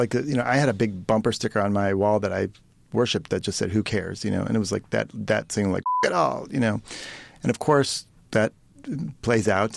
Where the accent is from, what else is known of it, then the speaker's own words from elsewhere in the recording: Ohio, United States; this Doug Kenny grew up near where I grew up in Ohio and moved to the East Coast to sort of try to mix in with the East Coast world as I did